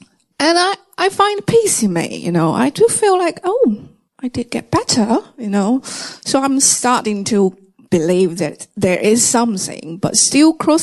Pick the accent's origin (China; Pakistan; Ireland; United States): China; English is a second language; moved away; I come from China, and I grew in China, and which, by the time when we were raising up, we are no believers. We don't believe anything supernatural.